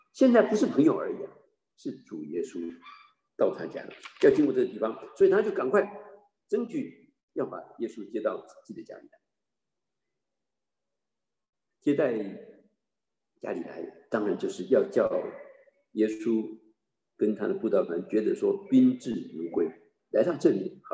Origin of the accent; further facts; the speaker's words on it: China; 因为也许他想到我们中国人最熟悉的